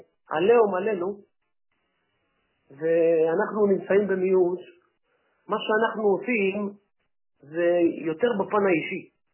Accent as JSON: {"language": "Hebrew", "town": "Bat Yam", "region": "Tel Aviv District", "country": "Israel", "said": "אני במקור ישראלי, אני במקור מבת ים, אני בת ימי, אני, המשפחה שלי היא אחת מהמשפחות הכי ותיקות בענש בת ים, של חב\"ד."}